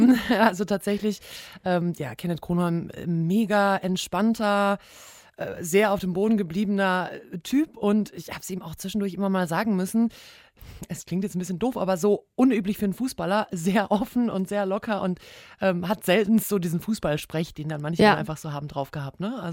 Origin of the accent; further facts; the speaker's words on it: North Rhine-Westphalia, Germany; also born or lived in Ruhr; Ja, Ruhrgebiet, da wo ich auch wegkomme, wie man bei uns dann so schön sagt.